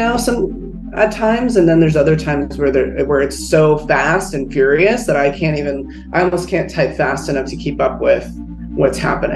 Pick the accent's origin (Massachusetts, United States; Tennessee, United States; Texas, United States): Massachusetts, United States; Boston; born there; also born or lived in Cambridge; I was born in Boston.